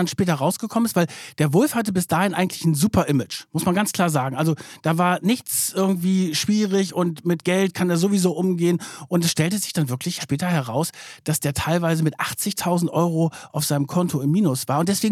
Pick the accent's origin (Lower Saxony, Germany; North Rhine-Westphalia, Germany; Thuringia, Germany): Lower Saxony, Germany; Ja, ich komme ja aus Niedersachsen. Ich weiß das natürlich. Das ist in der Nähe von Hannover.